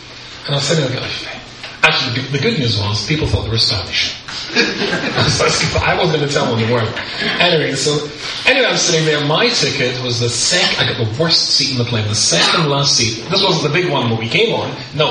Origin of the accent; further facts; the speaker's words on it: United Kingdom; I was listening to Schubert's string quartet in C major, but I'm British and cultured.